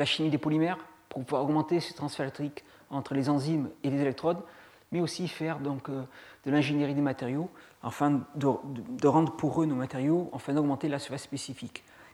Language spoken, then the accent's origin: French; Bordeaux, Nouvelle-Aquitaine, France; Et comme je viens de Bordeaux